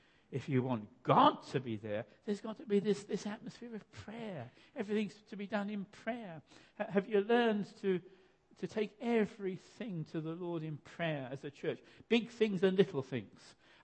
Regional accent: Kenya; I come from Kenya. As you know, I'm a Kenyan.

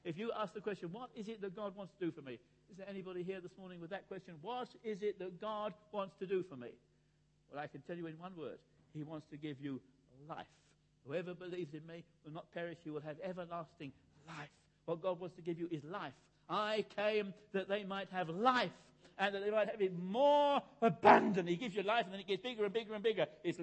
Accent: London, United Kingdom; I grew up in some pub in Soho. I grew up in Chapel Market, where my illustration comes from.

